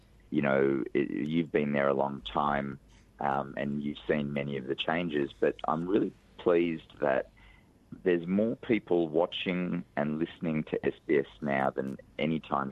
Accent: Australia; yes, I'm Australian first, but I don't think I would be who I was without the Egyptian culture and the Egyptian values that my parents instilled in me.

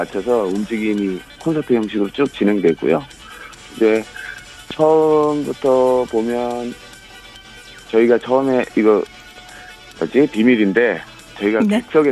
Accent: Wando, South Jeolla, South Korea; now in Seoul, South Korea; 저는 이제 고향이 전남 완도예요. 그래서 저 시골 청년인데 이제 꿈을 안고 서울에 와서 이제 백업 댄서가 되었습니다.

